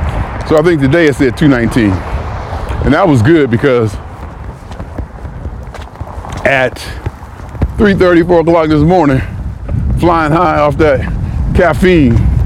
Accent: Ohio, United States; I said, I'm from Ohio. We bowl. I grew up bowling.

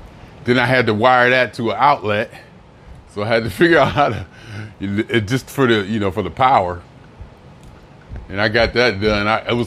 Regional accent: Youngstown, Ohio, United States; Back here, Youngstown, Ohio, my hometown, all I do is work.

